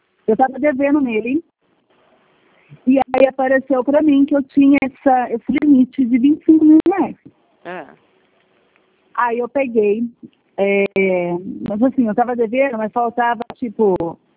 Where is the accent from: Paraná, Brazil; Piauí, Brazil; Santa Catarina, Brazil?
Paraná, Brazil; born there